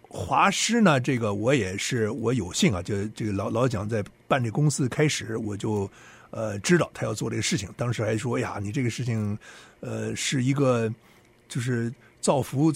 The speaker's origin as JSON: {"language": "Chinese", "country": "China", "said": "但是呢确实大家作为中国人，这是平心而论啊"}